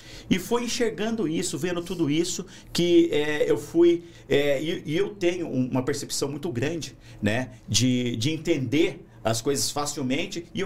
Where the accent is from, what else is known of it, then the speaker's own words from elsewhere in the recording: São José dos Campos, São Paulo, Brazil; Eu sou com muito prazer nascido e criado em São José dos Campos.